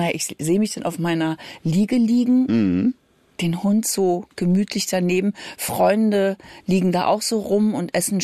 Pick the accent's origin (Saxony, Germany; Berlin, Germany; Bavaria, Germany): Berlin, Germany; Das bei meinen Eltern ist ja da in der Gegend, wo ich aufgewachsen bin, da im Norden Berlins. Und da bin ich auch zur Schule gegangen